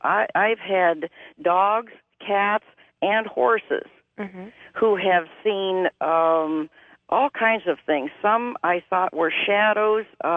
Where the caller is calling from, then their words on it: Ashtabula, Ohio, United States; from Ashtabula, Ohio.